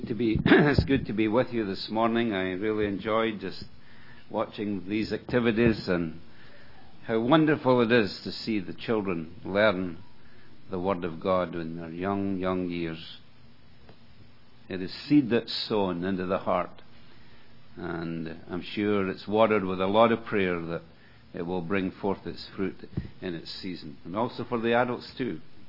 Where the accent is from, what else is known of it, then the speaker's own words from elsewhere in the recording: Scotland, United Kingdom; also born or lived in Canada; although that I'm a Canadian, you probably realize that I come from a totally different land, coming from over the big pond, as they say, and from the beautiful country of Scotland.